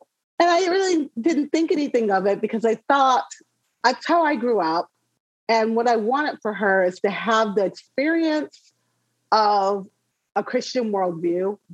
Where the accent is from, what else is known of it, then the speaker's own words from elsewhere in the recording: Chicago, Illinois, United States; it was a culture shock because I was coming from Chicago.